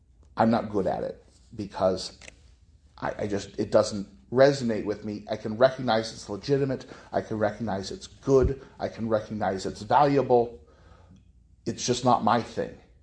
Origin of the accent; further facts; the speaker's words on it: United States; And being an American, right, where this pluralistic country, what does an American look like?